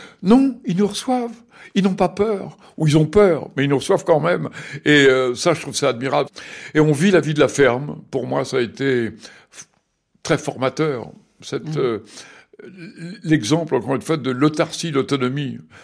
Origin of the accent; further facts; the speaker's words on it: Paris, Île-de-France, France; Et en général, les gens méfiants. On vient de Paris, on est des étrangers.